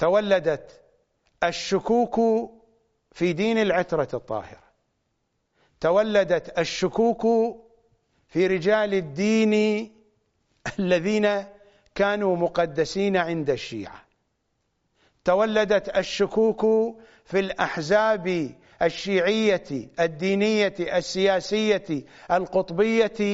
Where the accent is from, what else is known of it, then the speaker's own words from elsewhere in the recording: Iraq; هذه المناطق في دائرة المنطقة المقدسة عندنا في العراق